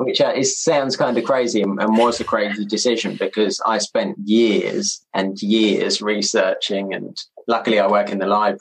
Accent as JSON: {"language": "English", "region": "London", "country": "United Kingdom", "tie": "born or raised there", "said": "And to me as well, growing up in London, it just seemed like this big open space."}